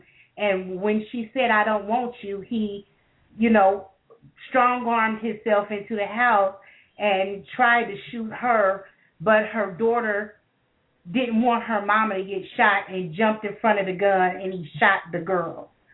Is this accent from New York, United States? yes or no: no; Ohio, United States; where I live here in my hometown in Ohio